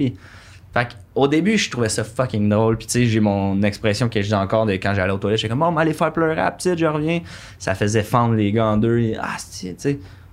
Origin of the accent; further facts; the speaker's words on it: Saint-Eustache, Quebec, Canada; Je viens pas de Laval. Je viens de Deux-Montagnes, Saint-Eustache.